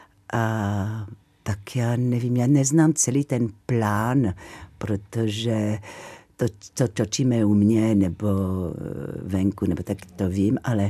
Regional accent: Marseille, Provence-Alpes-Côte d'Azur, France; Czech is a second language; moved away; Hodně turistů. Já jsem z Marseille, tak je to takové trošku divoké.

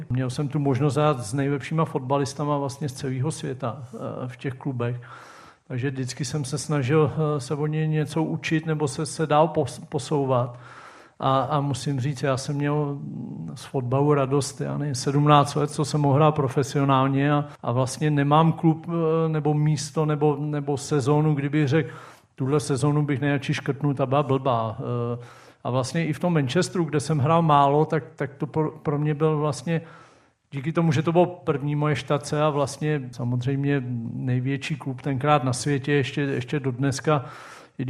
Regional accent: Třeboň, South Bohemian Region, Czechia; Já jsem z Třeboně

